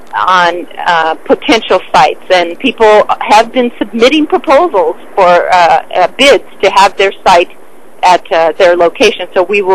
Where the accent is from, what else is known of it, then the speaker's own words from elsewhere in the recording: Fresno, California, United States; But my point is, I'm coming from Fresno, I'm coming from the area, from the Central Valley.